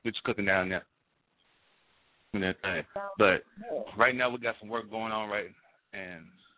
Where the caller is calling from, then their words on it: Arkansas, United States; over here residing down here in Arkansas.